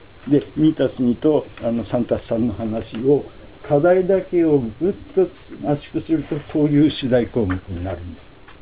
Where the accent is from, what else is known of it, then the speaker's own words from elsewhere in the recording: Sapporo, Hokkaido, Japan; 私もあの札幌出身で中学高校のみんなこれ同期の仲間で